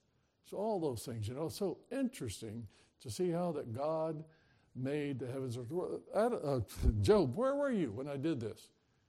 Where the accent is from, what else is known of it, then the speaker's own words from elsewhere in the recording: Florida, United States; I love a good old navel orange. I'm from Florida.